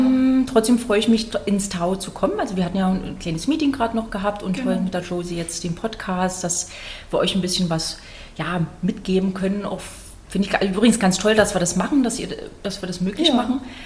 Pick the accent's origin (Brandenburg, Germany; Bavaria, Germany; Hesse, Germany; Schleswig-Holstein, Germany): Brandenburg, Germany; Cottbus; ich komme eigentlich aus Cottbus in Brandenburg, werden ja die meisten kennen, ist halt nicht so weit. Ja, und bin da geboren und bin zur Schule gegangen und das ist halt zu Hause.